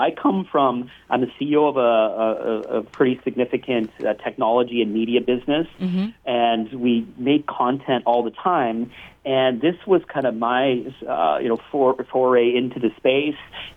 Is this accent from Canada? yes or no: yes; Canada; accent: Canadian; I'm Canadian, as you can likely tell in my accent.